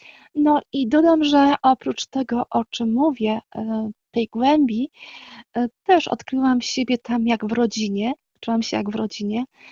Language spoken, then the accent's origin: Polish; Gostyń, Greater Poland Voivodeship, Poland; now in Ostrów Wielkopolski, Poland; mieszkam w Ostrowie, ale żeby uspokoić ewentualne nastroje, mówiąc żartem, pochodzę z Gostynia, tam się urodziłam w Gostyniu właśnie